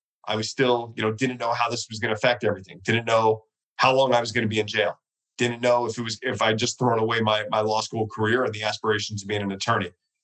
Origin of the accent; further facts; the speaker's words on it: New York, United States; Well, I grew up in New York, and I had two brothers, older brothers than me.